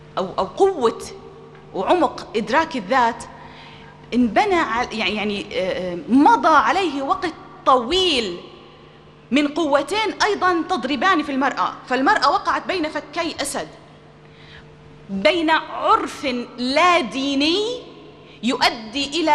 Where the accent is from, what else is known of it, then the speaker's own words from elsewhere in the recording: Amman, Amman Governorate, Jordan; دعي إلى محاضرة عندنا في عمان